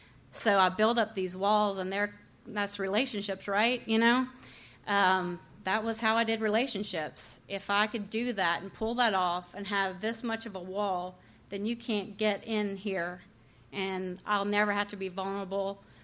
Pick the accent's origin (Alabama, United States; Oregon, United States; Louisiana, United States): Louisiana, United States; Crowley; I'm from Crowley. I don't know if y'all know that place